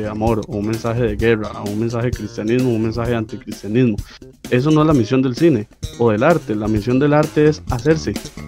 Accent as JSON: {"language": "Spanish", "country": "Costa Rica", "said": "los dos somos ticos, bueno, los tres somos ticos"}